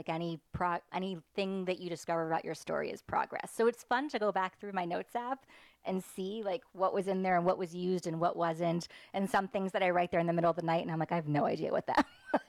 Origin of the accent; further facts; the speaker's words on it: New Jersey, United States; now in Davidson, United States; I'm just north of Charlotte in Davidson, so I've been in the area about 19 years, but I'm originally from New Jersey.